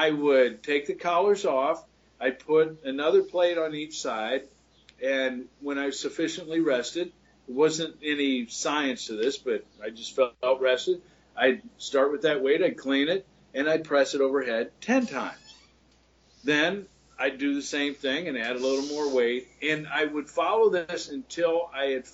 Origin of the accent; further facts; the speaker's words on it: Iowa, United States; at my time growing up in Iowa, the question that farmers would ask